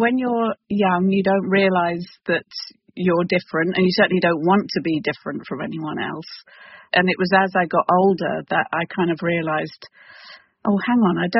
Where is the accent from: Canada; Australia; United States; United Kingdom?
United Kingdom; I need to tell you I'm British